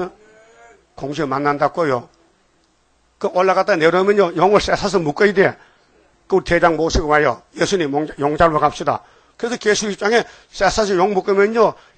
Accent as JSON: {"language": "Korean", "town": "Uiseong", "region": "North Gyeongsang", "country": "South Korea", "tie": "born or raised there", "said": "제가 경상북도 사는데요. 고향이 의성군인데"}